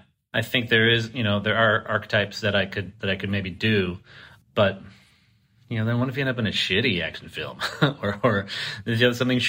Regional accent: Chicago, Illinois, United States; I'm a teenager from Chicago in the 80s.

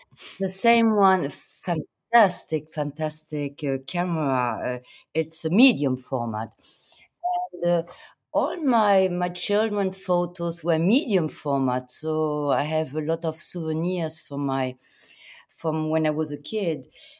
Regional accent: Paris, Île-de-France, France; I grew up in Paris, starting 1 year old

